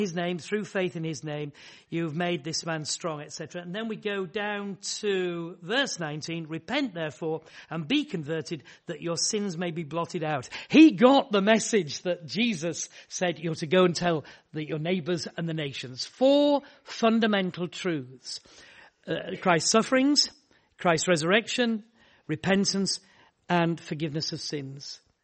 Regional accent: Horsforth, Yorkshire and the Humber, United Kingdom; also born or lived in Lebanon; I was brought up in Horsforth, so I'm a Yorkshireman. I'm very proud of being a Yorkshireman.

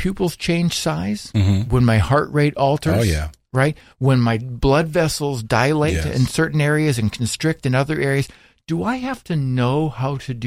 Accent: Indiana, United States; You're from wherever you're from, and I'm from Indiana, for goodness sake.

